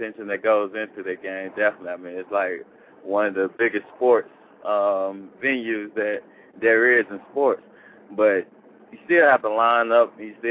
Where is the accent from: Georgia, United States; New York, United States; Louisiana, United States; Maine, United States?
Georgia, United States; Atlanta; I'm originally from Atlanta, and to be playing Atlanta to go to the Super Bowl, I mean, that was really exciting for me